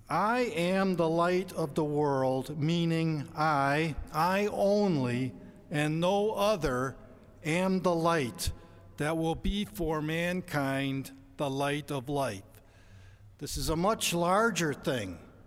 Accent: Chicago, Illinois, United States; Growing up in Chicago for 30 years, I believe I can identify another person who grew up in the city using the standard of how they pronounce the name of the city.

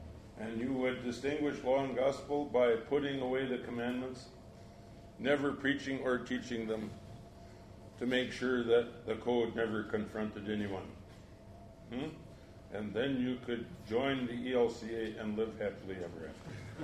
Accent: North Dakota-Montana border, United States; I grew up on the North Dakota-Montana border, where we had about 13 inches of rain a year when we were lucky.

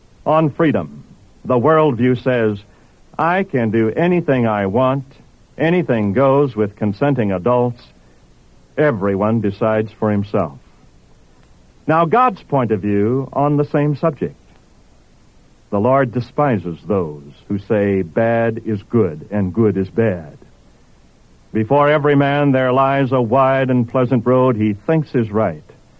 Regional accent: Oklahoma, United States; Years ago, when I was a boy growing up in Oklahoma, we used to gather around the radio for the Saturday afternoon football broadcasts.

